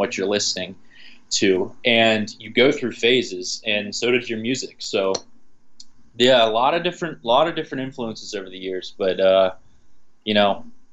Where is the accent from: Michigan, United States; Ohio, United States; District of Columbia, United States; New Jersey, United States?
Ohio, United States; Steubenville; I grew up in Steubenville, Ohio.